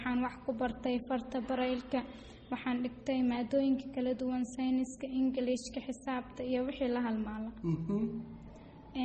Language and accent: Somali; Lower Shabelle, Somalia; born there; Runtii waxaan ku dhashay gobolka Shabeellaha Hoose